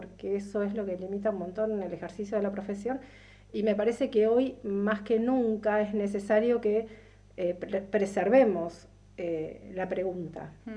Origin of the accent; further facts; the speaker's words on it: Bahía Blanca, Buenos Aires Province, Argentina; yo si bien vengo de Bahía Blanca, que es una ciudad grande, y estuve en Buenos Aires viviendo un montón de tiempo, de hecho me fui de la capital porque no soporté el estrés del nivel de vida